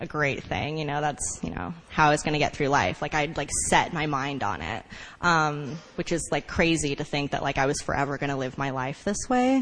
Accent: California, United States; moved away as an adult; now in New York, United States; I'm from California. I lived there until I was 22. When I moved to New York

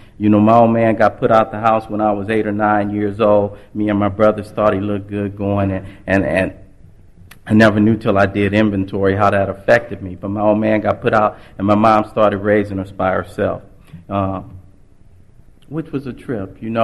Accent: Los Angeles, California, United States; I come from South Central L.A. The time I grew up, we just called it Watts. You know, I come from a rather large family, you know, and we didn't have a lot. We stayed in a two-bedroom apartment, and I have five brothers.

